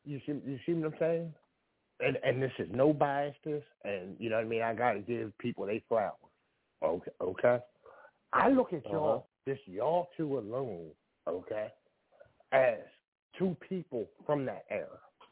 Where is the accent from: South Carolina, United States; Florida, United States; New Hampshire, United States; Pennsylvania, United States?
Pennsylvania, United States; Philadelphia; now in Norristown, United States; I'm from Philadelphia, but I reside in Norristown.